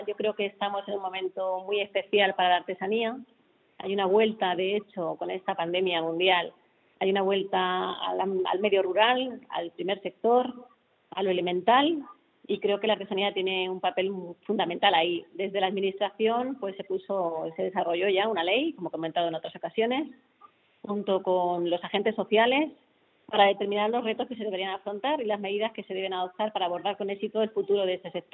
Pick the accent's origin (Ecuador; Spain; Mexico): Spain; Valdepeñas, Castilla-La Mancha; A pesar de que soy de Valdepeñas, nacida en Valdepeñas, Ciudad Real, al lado de Almagro